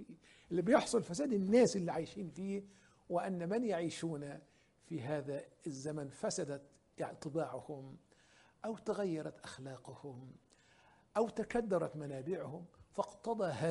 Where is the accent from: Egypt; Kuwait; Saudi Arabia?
Egypt; عندنا في مصر في مجلس الدولة قسم الفتوى والتشريع.